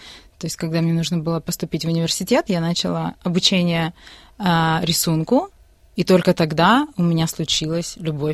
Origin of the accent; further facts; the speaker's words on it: Odesa, Odesa Oblast, Ukraine; now in Australia; Да, я приехала из Одессы, но не совсем из Одессы.